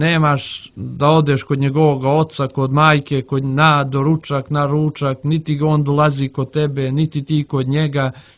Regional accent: Klina, Peja District, Kosovo; also born or lived in Podgorica, Montenegro; ja sam rođen u Podgoricu, ali kao mali, ja i brat smo ostali smo bez majke i podizali su ne baba i djedu selu Jagoda, opština Klina, na 20 km od Peći.

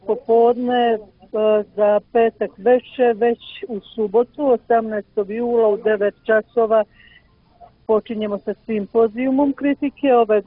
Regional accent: Montenegro; manifestaciju koja se upisuje i ubraja u najstarije manifestacije kod nas u Crnoj Gori, a Boga mi i u regionu.

